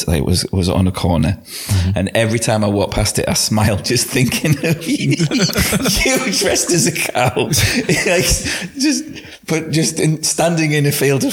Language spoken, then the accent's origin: English; England, United Kingdom; But also, we're English, and you're polite.